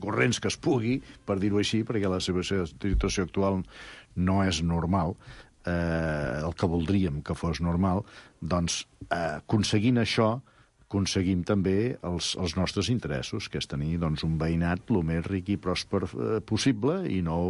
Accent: Tarragona, Catalonia, Spain; also born or lived in Valls; perquè bueno, som de Tarragona i de Valls

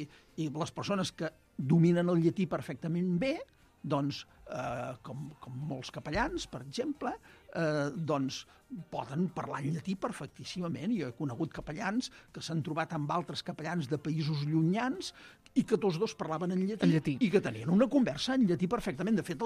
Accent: Catalonia, Spain; aquí el camp de Tarragona, d'on soc jo, doncs no fa pas tant que tothom feia la V quan tocava.

